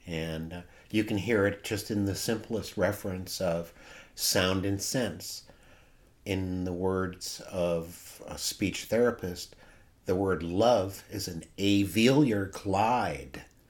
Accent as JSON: {"language": "English", "region": "Pennsylvania", "country": "United States", "tie": "born or raised there", "lives_now": "New York City, United States", "said": "Well, I moved from Western Pennsylvania with daffodils, rattlesnakes, and crayfish to New York City, where it was just a swirl of people and unusual smells of poodles and debris."}